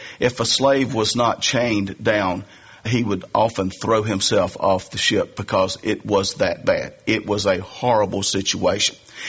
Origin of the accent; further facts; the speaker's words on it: North Carolina, United States; accent: Southern; Obviously, I'm a Southerner. I don't think that fact escaped many of you in hearing my accent. I'm not ashamed of being a Southerner and a North Carolinian.